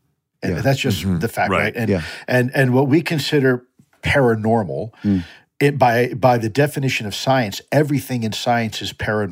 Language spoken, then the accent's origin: English; Cuba; despite looking like I'm from Iowa, I'm actually Cuban. So I speak Spanish I'm Hispanic.